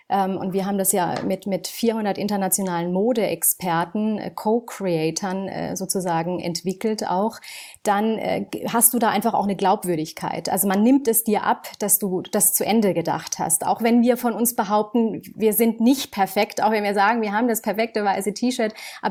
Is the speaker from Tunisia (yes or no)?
yes; Tunisia; now in Munich, Germany; Tunesien ist meine Heimat und mein aktueller Wohnort ist München.